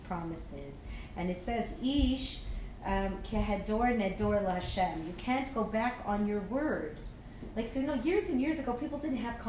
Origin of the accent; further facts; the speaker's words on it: Toronto, Ontario, Canada; so I grew up on College in Ossington. On College in Ossington, downtown is called Little Italy.